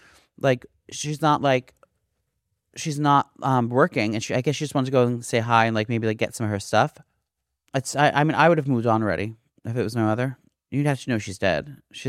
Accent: Buffalo, New York, United States

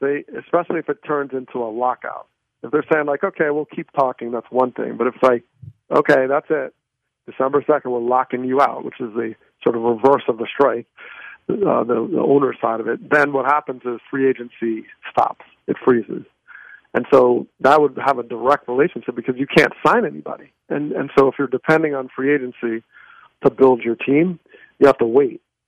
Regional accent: New Jersey, United States; You know, I grew up outside of New York and North Jersey and a Phillies fan growing up.

